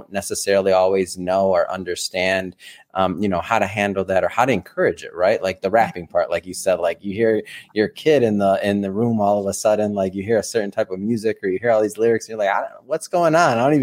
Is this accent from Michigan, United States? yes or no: yes; Detroit, Michigan, United States; I mean, I'm from Michigan. I'm from Detroit.